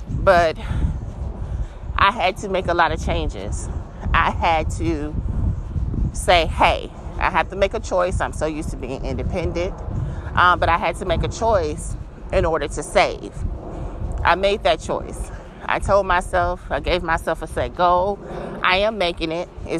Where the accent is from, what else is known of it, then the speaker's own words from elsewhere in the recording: Atlanta, Georgia, United States; also born or lived in Alabama; I am 38. I'm from Atlanta, born in Alabama.